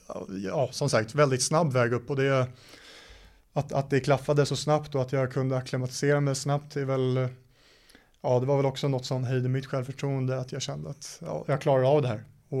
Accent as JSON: {"language": "Swedish", "town": "Stockholm", "region": "Stockholm County", "country": "Sweden", "said": "det är en toppklubb i Sverige, och det är i Stockholm där jag är ifrån"}